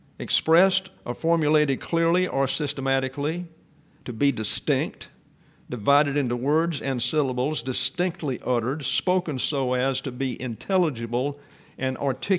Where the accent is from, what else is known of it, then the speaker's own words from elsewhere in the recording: Deep South, United States; That was establishment concepts back when I was growing up in the Deep South.